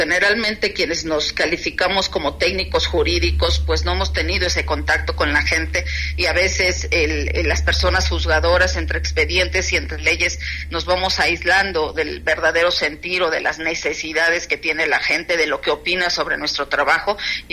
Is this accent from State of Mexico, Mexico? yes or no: yes; State of Mexico, Mexico; soy la candidata mexiquense, soy de acá, del Estado de México, soy la única mexiquense en el proceso para ministras